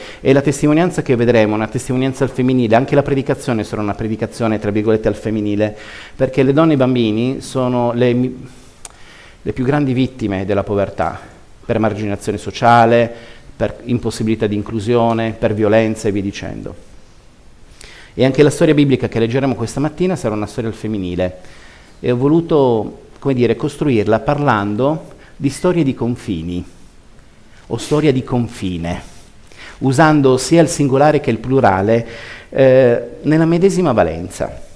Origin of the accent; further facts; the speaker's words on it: Turin, Piedmont, Italy; vengo da Torino, quindi è facilissimo abbinare nome, città di provenienza